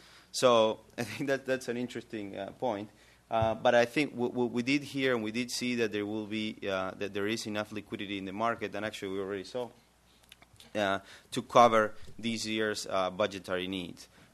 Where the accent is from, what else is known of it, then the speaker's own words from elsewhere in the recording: Argentina; As I'm originally from Argentina